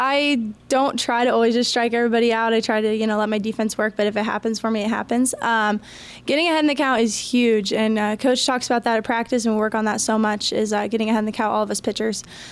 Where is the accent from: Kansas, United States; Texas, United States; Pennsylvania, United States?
Kansas, United States; But here I just wanted everyone to know that I am from Kansas.